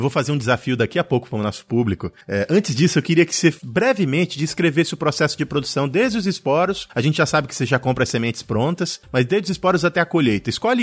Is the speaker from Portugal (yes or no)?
no; Brazil; eu tenho quase 40 anos, e fui criado, evidentemente, no Brasil